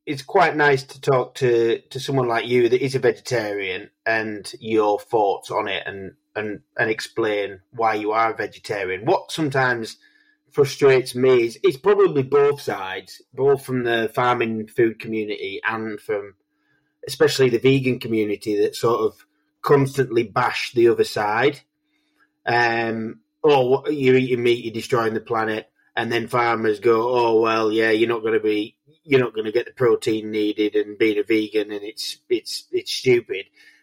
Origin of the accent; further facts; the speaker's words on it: North West England, United Kingdom; I'm from Cumbria.